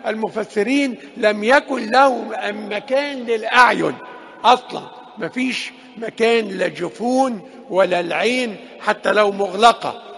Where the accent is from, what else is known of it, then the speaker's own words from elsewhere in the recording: Egypt; التي باركت كل بلادنا مصر من هذه البقعة المقدسة